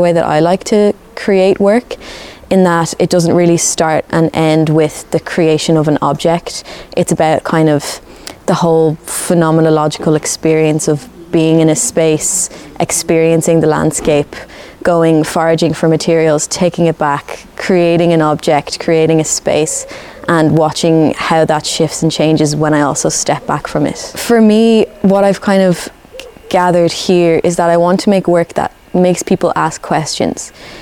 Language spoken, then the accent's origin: English; Dublin, Leinster, Ireland; originally I'm from Dublin, so it was nice to be back in the space, back in the city.